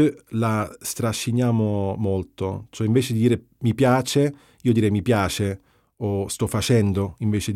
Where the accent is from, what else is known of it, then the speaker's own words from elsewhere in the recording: Apulia, Italy; Un altro aspetto che fa vedere subito che sono pugliese è per esempio in parole come mi piace o faccio.